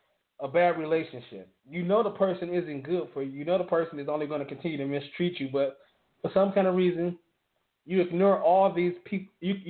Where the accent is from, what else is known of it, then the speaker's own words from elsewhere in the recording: Detroit, Michigan, United States; And yes, I said it, I'm from Detroit, but I'm not going to front, I'm not going to lie.